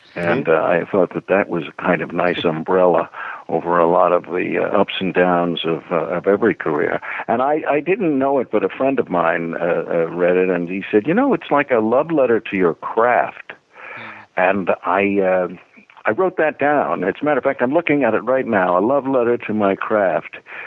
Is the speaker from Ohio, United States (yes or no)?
no; New York City, New York, United States; born there; I was born in New York City. I was taken to the theater at an early age